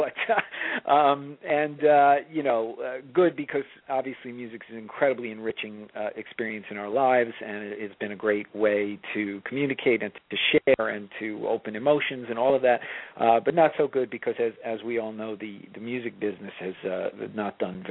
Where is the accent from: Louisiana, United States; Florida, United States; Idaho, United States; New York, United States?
New York, United States; Long Island; I grew up on Long Island.